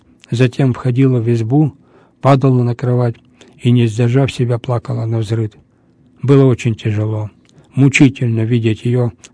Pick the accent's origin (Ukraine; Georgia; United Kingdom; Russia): Russia; Ural; на нашей уральской земле, и мы, уральцы